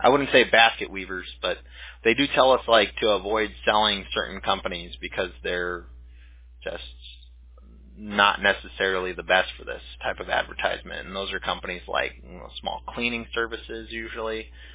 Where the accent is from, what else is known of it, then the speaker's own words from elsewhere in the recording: Huntington Beach, California, United States; I grew up in Huntington Beach, which is Surf City.